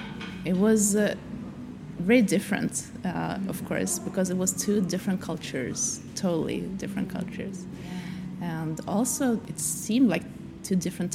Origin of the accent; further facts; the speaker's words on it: Saint Petersburg, Russia; now in Sweden; I'm from Russia.